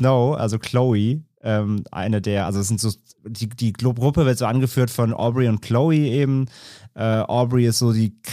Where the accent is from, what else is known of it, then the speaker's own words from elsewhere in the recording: Ahrweiler, Rhineland-Palatinate, Germany; Also es ist ja meine Heimatstadt, ist ja Ahrweiler, die leider gerade mit den Fluten zu tun hatte in den letzten Monaten.